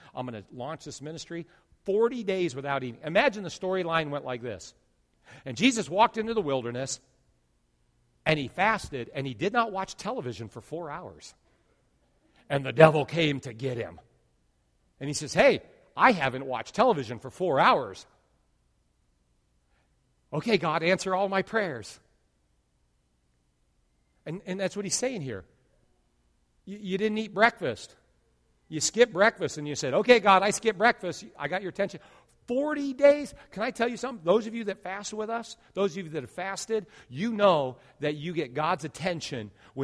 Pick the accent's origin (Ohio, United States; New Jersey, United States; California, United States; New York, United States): California, United States; also born or lived in South Dakota; South Dakota, 5 years, or where I was born and raised in California, 16 years.